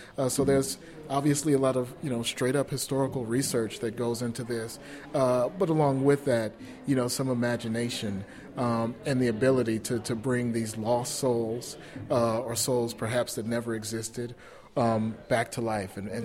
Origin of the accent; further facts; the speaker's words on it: St. Louis, Missouri, United States; I grew up in St. Louis, Missouri, listening to … some of the giants of the blues